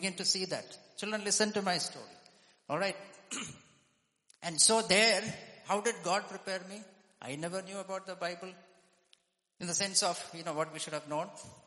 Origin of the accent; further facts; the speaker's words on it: Nigeria; also born or lived in Ethiopia; I was born in Ethiopia, raised up in Nigeria, and then back here.